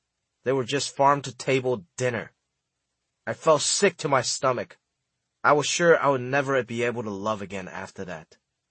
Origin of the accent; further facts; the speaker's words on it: Hong Kong; now in Los Angeles, United States; Having immigrated from Hong Kong to Los Angeles, I live my life in an often difficult duality.